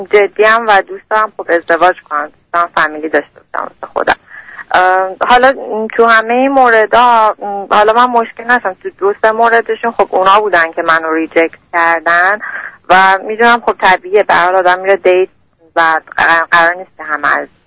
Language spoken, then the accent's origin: Persian; Iran; moved away as an adult; now in Canada; من دختر 26 ساله هستم و کانادا زندگی میکنم. حدود 3 ساله که از ایران اومدم.